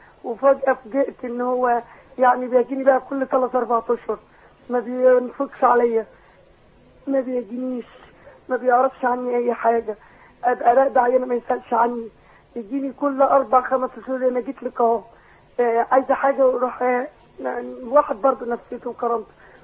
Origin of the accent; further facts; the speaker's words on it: Faiyum Governorate, Egypt; أنا من الفيوم،